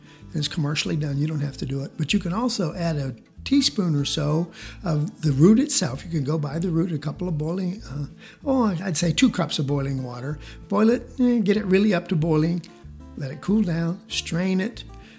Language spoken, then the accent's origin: English; Georgia, United States; all the kids out back south where I was raised in Georgia, we always called it rabbit tobacco